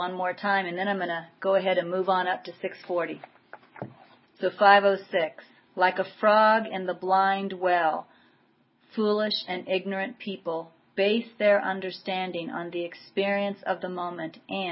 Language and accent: English; Coffeyville, Kansas, United States; born there; also born or lived in Topeka; You know, I was born in 1960 in Coffeyville, Kansas. My mom named me after her high school best friend